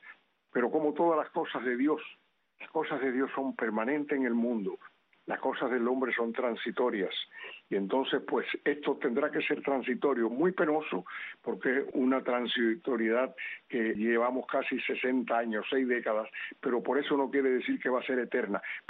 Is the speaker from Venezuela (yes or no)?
no; Cuba; moved away as an adult; En ese año salí yo de Cuba, en 1961. Era un hombre hecho y derecho ya con mi negocio y tuve que abandonar la isla el 15 de mayo de 1961 con mi esposa y tres niños.